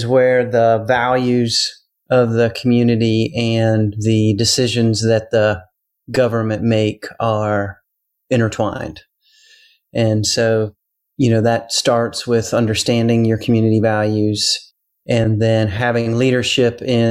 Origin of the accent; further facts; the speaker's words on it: Charleston, South Carolina, United States; also born or lived in Brazil; And so I grew up in Charleston, went off to college, lived in Brazil for a while, which was a wonderful life experience.